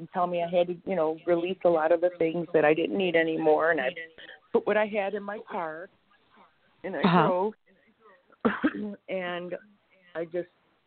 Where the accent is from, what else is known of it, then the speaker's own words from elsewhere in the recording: Chicago, Illinois, United States; now in Florida, United States; Okay, so I grew up in Chicago, and I just moved to Florida like 6 weeks ago.